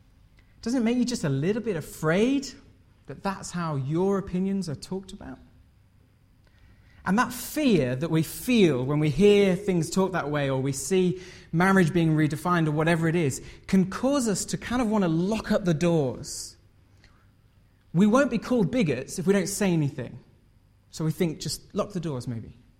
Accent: Hull, Yorkshire and the Humber, United Kingdom; I grew up in Hull, which is in Yorkshire, if you don't know it. It's a wonderful place.

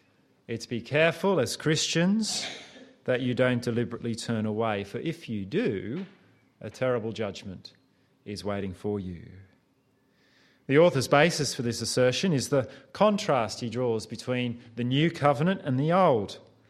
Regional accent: Australia; Growing up in Australia, I unconsciously picked up a phrase which asks, how are you travelling?

